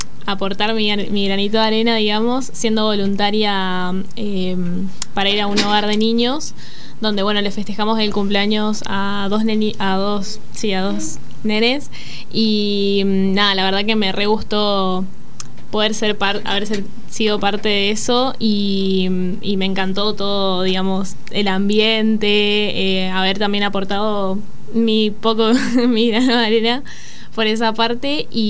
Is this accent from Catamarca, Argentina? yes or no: no; Misiones, Argentina; now in Buenos Aires, Argentina; Soy de Misiones y estudio medicina acá en la UBA.